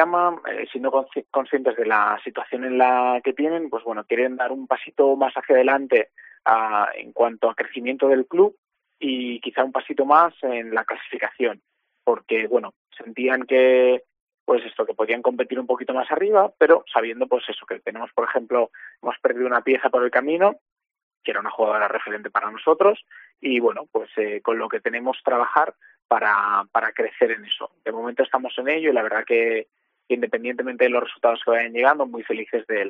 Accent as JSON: {"language": "Spanish", "town": "Barcelona", "region": "Catalonia", "country": "Spain", "said": "Echo un poquito de menos el sol, porque soy de Barcelona"}